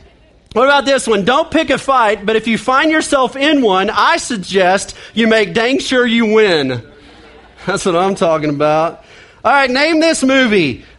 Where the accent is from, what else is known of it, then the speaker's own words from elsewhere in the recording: Oklahoma, United States; We're Oklahomans. We're from Oklahoma.